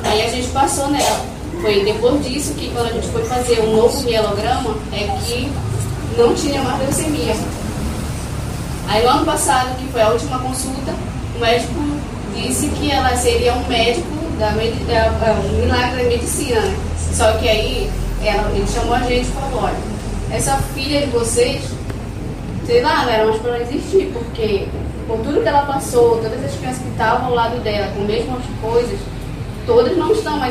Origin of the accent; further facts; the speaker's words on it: Belém, Pará, Brazil; sou de Belém do Pará